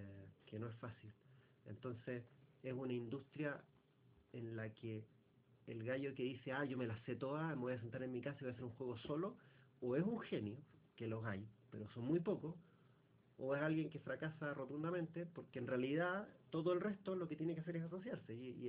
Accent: Chile; Entonces nosotros como chilenos lo que más podemos hacer es apoyarnos.

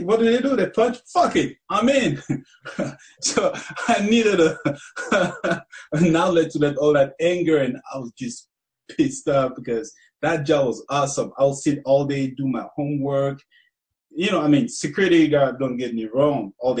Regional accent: Cameroon; now in United States; Because when I first moved to America, you know, I'll go to the street, I'll never see anybody.

